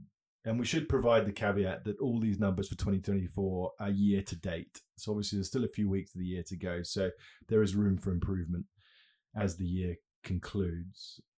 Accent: Australia; I know I don't sound it, but I am actually Australian.

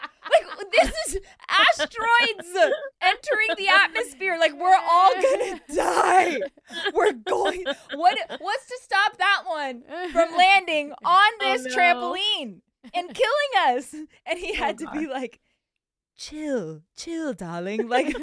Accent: Chino, California, United States; now in Nashville, United States; I remember having that experience when I first moved to Nashville, because growing up in Chino, California, where it's like a lot of smog and it's the valley, like you can't see the stars.

